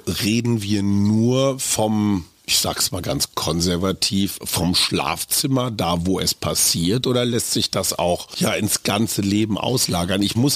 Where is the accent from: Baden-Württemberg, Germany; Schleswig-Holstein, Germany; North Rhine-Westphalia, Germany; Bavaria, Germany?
North Rhine-Westphalia, Germany; Also aus jedem Dorf ein Köter, wie man bei uns in Westfalen sagen würde.